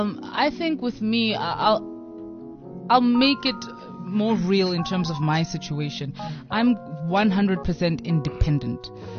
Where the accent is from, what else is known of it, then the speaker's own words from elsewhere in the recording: South Africa; When we arrived, the only reason they loved us so much is because we're South African, right?